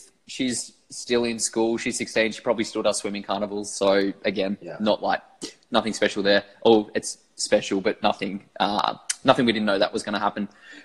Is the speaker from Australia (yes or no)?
yes; Australia; being Australian